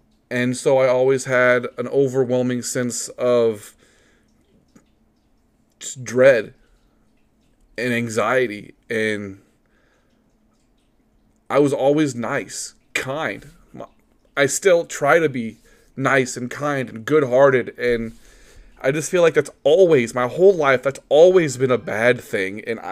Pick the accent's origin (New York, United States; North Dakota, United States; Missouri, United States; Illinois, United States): Missouri, United States; born there; I'm starting to see that maybe it's for the best that I was born in Missouri and in the Midwest